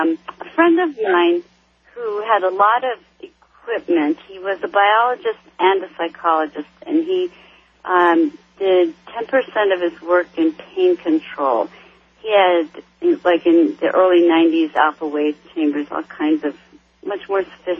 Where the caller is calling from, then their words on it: Albuquerque, New Mexico, United States; I'm calling from Richard C. Hoagland Country, Albuquerque, New Mexico.